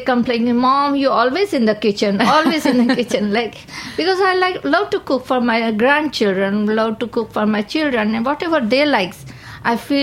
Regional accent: Mumbai, Maharashtra, India; Yes, I'm from Mumbai. I'm born and brought up in Mumbai.

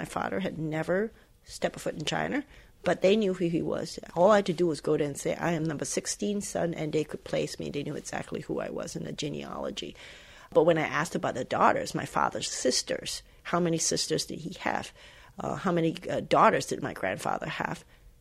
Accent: Malaysia; first language Cantonese; English is a second language; You know, I was raised in Malaysia. We spoke Cantonese at home, but we didn't speak Mandarin. And I also didn't learn how to write in Chinese. We learned Malay in schools.

